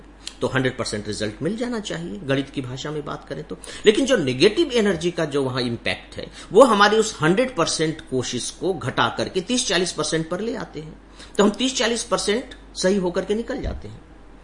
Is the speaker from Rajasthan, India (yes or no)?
no; Ambikapur, Chhattisgarh, India; जब मैं गांव से शहर आ गया, मेरा शहर अंबिकापुर था जो अभी छत्तीसगढ़ में सरगुजा जिले का हेडक्वार्टर है